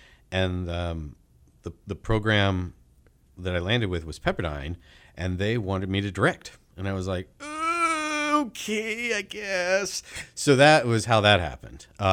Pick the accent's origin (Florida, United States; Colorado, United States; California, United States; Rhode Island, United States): Colorado, United States; Denver; but you know, the East Coast, that urban environment, I grew up in Denver. So I was a hiker, backpacker, you know, outdoorsman